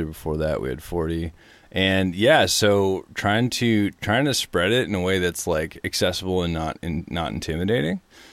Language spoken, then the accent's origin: English; Ottawa, Ontario, Canada; because I grew up on the East Coast, like, you know, ski hills around Ottawa are not, mm-hmm. you know, out west.